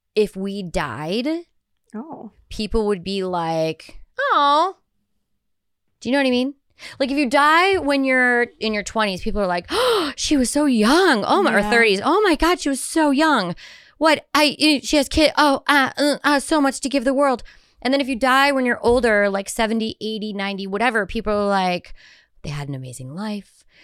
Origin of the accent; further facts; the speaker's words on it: Ireland; Because I'm Irish and that would be in her DNA.